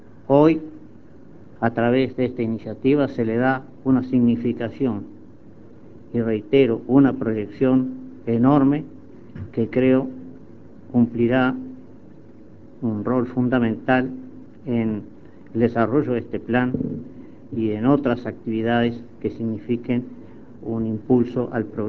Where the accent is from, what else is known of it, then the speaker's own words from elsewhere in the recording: Uruguay; como uruguayo, como hombre político, he dedicado mi vida o la mayor parte de ella a esta acción.